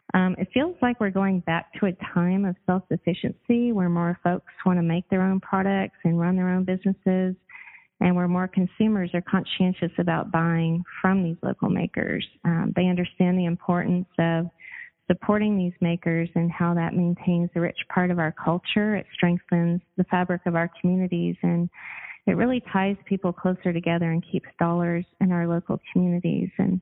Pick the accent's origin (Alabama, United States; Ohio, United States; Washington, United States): Alabama, United States; I grew up in Alabama and spent many, many hours with my dad in his workshop